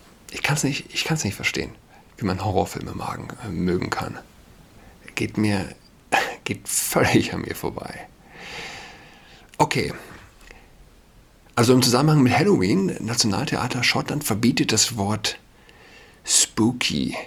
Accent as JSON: {"language": "German", "region": "Saarland", "country": "Germany", "lives_now": "Berlin, Germany", "said": "Ich bin Saarländer und ich kenne es nicht. Ja. Also, als ich ein Kind war, ich bin 31"}